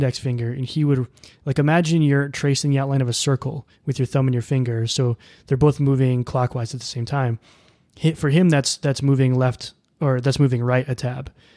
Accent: Minnesota, United States; I mean, I grew up in Minnesota, right? I've never heard that term before.

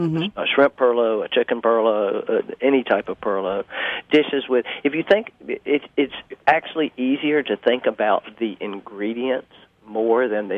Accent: South Carolina, United States; When I was growing up in the Low Country, there were over 300 varieties of cowpeas being grown.

